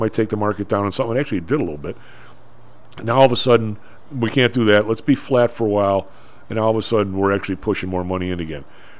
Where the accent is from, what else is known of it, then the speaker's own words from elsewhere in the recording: Ireland; they shut the bars down the day before St. Patrick's Day, which I thought was an abomination, but being Irish.